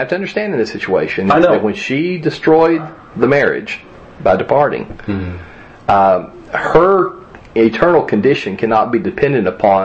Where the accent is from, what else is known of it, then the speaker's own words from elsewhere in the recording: Texas, United States; Oh, I'm from Texas.